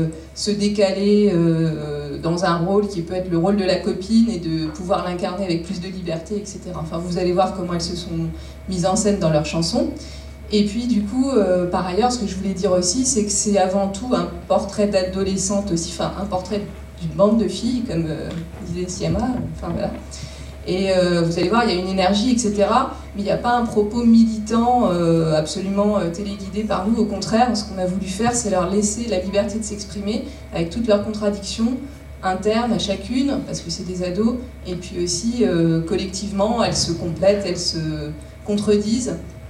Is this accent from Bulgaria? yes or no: no; Paris, Île-de-France, France; Moi, je viens de Paris.